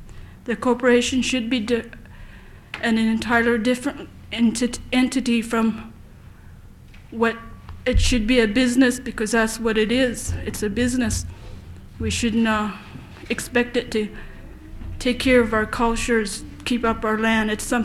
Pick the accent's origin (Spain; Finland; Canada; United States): United States; Tazlina, Alaska; I'm from Taslina.